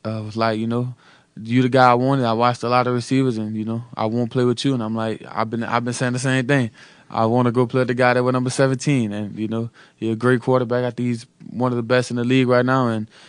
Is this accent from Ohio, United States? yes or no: no; Opelousas, Louisiana, United States; Just growing up in Louisiana, man. Just being a kid from Opelousas that didn't quit on this dream.